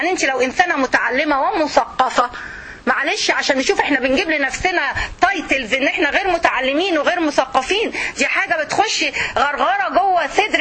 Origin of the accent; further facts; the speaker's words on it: Egypt; now in United States; احنا عندنا في مصر التدخين عالي جدا